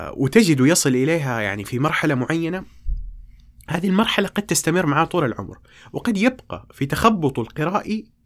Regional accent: Jeddah, Makkah Province, Saudi Arabia; born or raised there

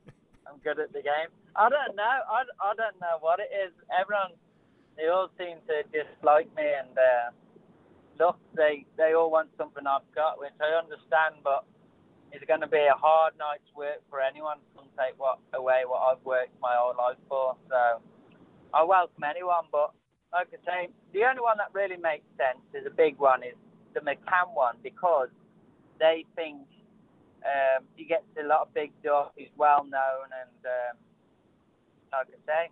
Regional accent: Telford, West Midlands, United Kingdom; Thanks to Telford, my people in my hometown getting behind me.

